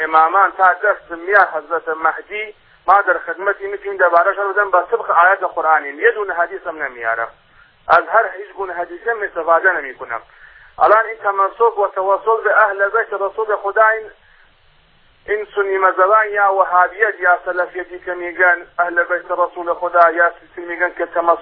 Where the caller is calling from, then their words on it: Kurdistan, Iran; من اهل سنت هستم، از کردستانم زنگ میزنم.